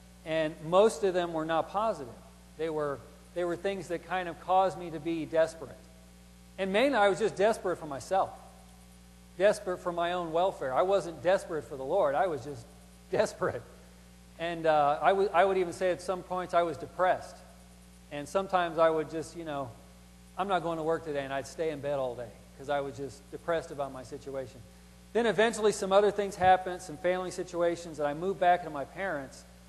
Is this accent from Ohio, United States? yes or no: yes; Oxford, Ohio, United States; also born or lived in Fairborn, Ohio; I am from Oxford, Ohio, but I've actually only lived there about 3 years. Most of my Christian life, I've lived in Fairborn, Ohio.